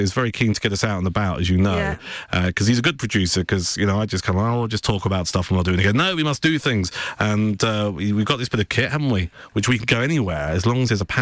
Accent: England, United Kingdom; Lay on the table, and being English, okay, still had my boxer shorts on because we're English, we don't take our clothes off.

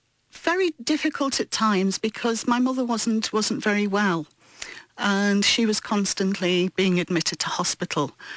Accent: Liverpool, North West England, United Kingdom; also born or lived in Dublin, Ireland; No, originally I was born in Dublin and moved over to Liverpool, to Wavertree, when I was about 6 and a half.

